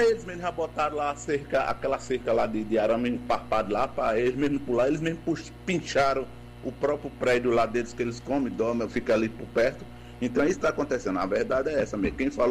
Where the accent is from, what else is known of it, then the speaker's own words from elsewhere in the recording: Ipiranga, Brazil; E eu moro aqui em Ipiranga. Sou de Ipiranga … de Ipiranga.